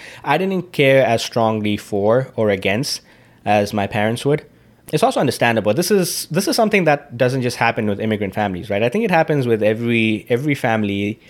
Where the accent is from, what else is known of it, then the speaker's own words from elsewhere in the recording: Zambia; Like, I guess I'm an Indian citizen, but I'm Zambian.